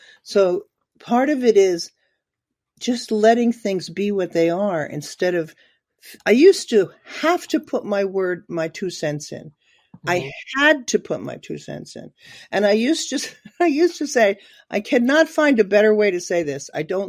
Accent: Mineola, New York, United States; born there; In Mineola, 1945. I was born right at the end of World War II.

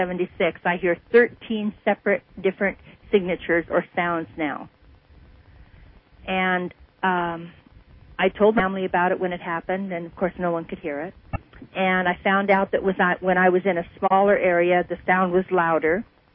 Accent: Salem, Oregon, United States; born there; I was born in Salem, Oregon in 1946. That makes me 59 years old.

